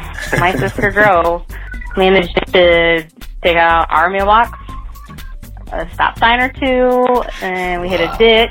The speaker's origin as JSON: {"language": "English", "town": "Elkhart", "region": "Indiana", "country": "United States", "tie": "born or raised there", "also_born_or_lived": "Danville, Indiana", "said": "Elkhart, Indiana, for the most part."}